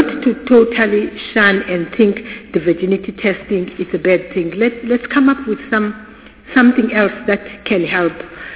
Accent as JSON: {"language": "English", "region": "Eastern Cape", "country": "South Africa", "tie": "born or raised there", "said": "I want to say I come from the Eastern Cape and I grew up there. This practice was also happening even in the Eastern Cape."}